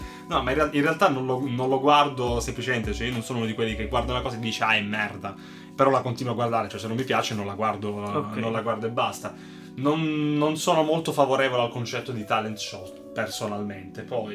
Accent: Taranto, Apulia, Italy; now in Turin, Italy; a 22 anni, 23 anni che sono fuori sede perché siamo tutti di Taranto

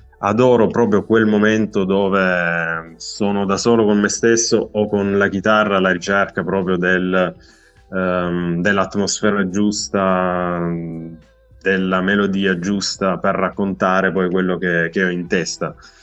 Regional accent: Apulia, Italy; now in Turin, Italy; Essendo in una grande città, Torino, anche se, come dicevi tu prima all'inizio quando mi presentavi, io sono originario della Puglia, vengo da un paesino

